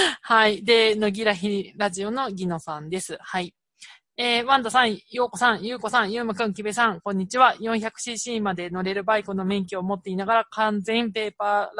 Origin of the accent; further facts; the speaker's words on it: Kitakyushu, Fukuoka, Japan; now in United States; 私は今はアメリカ中西部に住んでいますが、出身は福岡県の北九州市です。